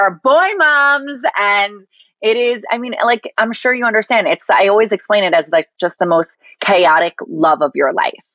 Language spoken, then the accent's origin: English; Roslyn, New York, United States; I grew up in Roslyn, New York. It's a suburb outside of the city. And my family moved to Brookville about 18, 19 years ago.